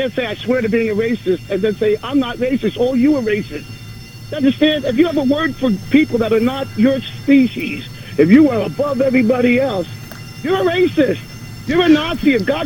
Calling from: New Jersey, United States; from New Jersey.

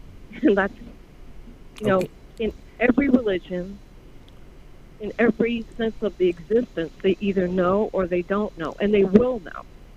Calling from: New Jersey, United States; I'm calling from Jersey.

